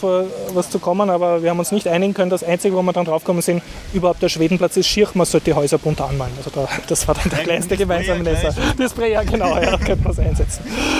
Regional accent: Vienna, Austria; Bin echter Wiener.

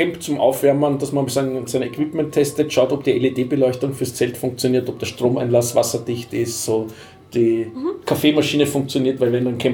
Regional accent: Vienna, Austria; Und als Wiener hat man ja einen gewissen Ruf.

